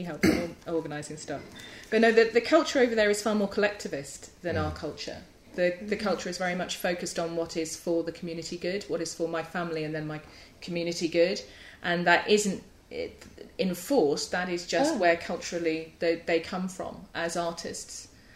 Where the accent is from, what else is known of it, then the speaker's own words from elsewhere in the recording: East of England, United Kingdom; I come from Norfolk, it's going to go even worse wrong.